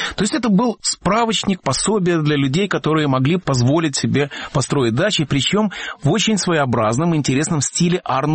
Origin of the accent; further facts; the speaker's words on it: Riga, Latvia; Я вырос в Риге, где была огромная дачная традиция. И, конечно, мы всегда жили на взморье.